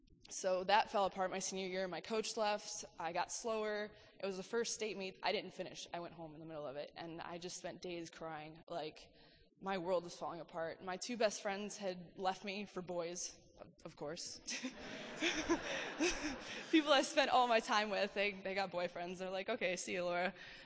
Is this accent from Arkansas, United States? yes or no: yes; Arkadelphia, Arkansas, United States; So I grew up in Arkadelphia, Arkansas, in the middle of nowhere